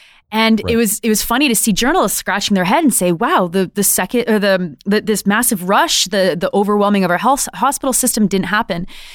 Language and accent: English; Canada; Yeah, it's also as Canadian as maple syrup to just like pretend that we don't suck.